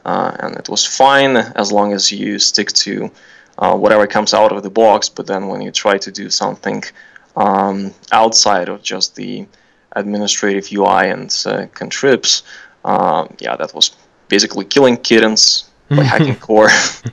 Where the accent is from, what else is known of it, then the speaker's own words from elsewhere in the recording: Ukraine; being an engineer in a post-Soviet country, I come from Ukraine